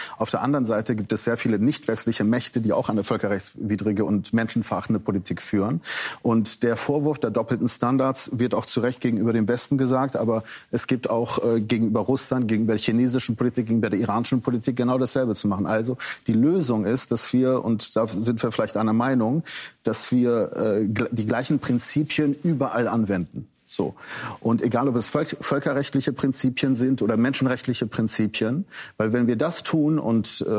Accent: Khuzestan, Iran; ich bin nicht nur in Iran geboren, ich bin als Kind während des Iran-Irak-Krieges im Südwesten Irans in der Erdölprovinz, also nah an der irakischen Grenze, aufgewachsen.

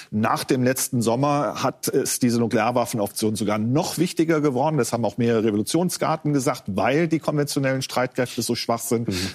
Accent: Germany; Ja, also wir tun uns als Deutsche ja sowieso schwer.

